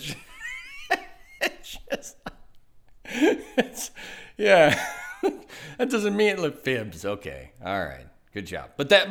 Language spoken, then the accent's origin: English; Wonder Lake, Illinois, United States; Well, I grew up in Wonder Lake, so everything I feel that would be a stereotype from Wonder Lake is also a stereotype from Wisconsin.